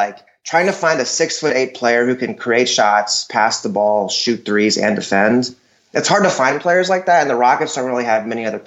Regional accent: Dallas, Texas, United States; My guy, yeah, I'm from Dallas, so I'm a big Luka Doncic guy

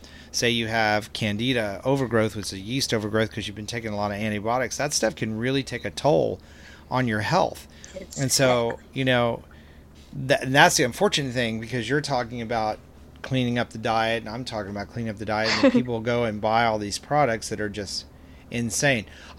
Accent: Texas, United States; also born or lived in Pennsylvania; I'm from Texas originally. I lived in Pennsylvania for 15 years.

